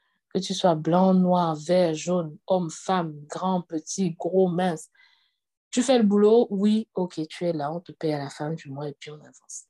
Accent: Cameroon; moi je suis camerounaise, je viens du Cameroun.

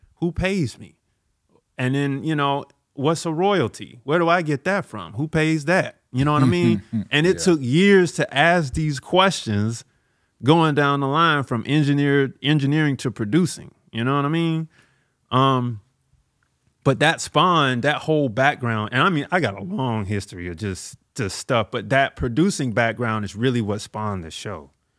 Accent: Savannah, Georgia, United States; My hometown, Savannah, Georgia. That's where I'm from.

